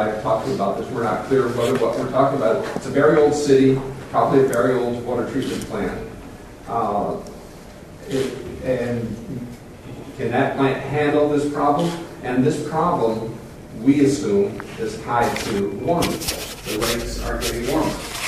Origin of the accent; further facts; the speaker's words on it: New York, United States; Question, I'm from New York.